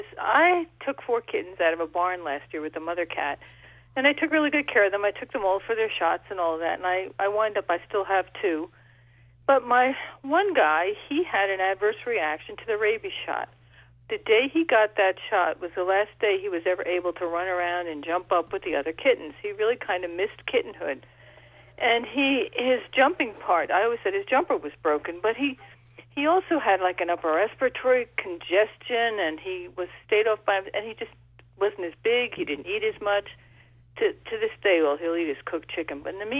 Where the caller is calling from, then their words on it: South Courtright, United States; Oh, I'm calling from South Courtright.